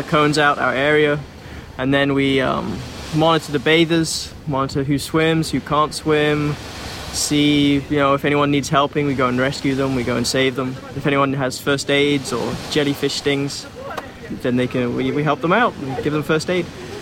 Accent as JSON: {"language": "English", "region": "England", "country": "United Kingdom", "moved": "as an adult", "lives_now": "Miami Beach, United States", "said": "I'm a lifeguard on Miami Beach. Yeah, I came over from England and I got married"}